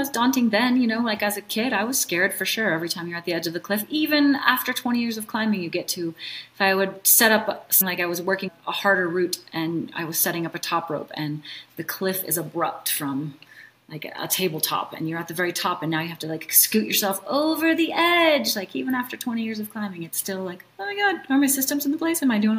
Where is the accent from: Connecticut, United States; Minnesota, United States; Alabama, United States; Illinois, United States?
Minnesota, United States; And again, growing up in Minnesota, it wasn't the most available sport